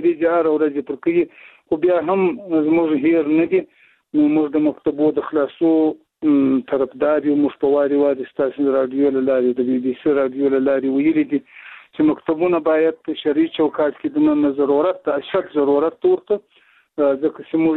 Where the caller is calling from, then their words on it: Shajoy, Zabul, Afghanistan; هم د زابل ولایت شاجویل ولسوالۍ سره په اړیکه کې یم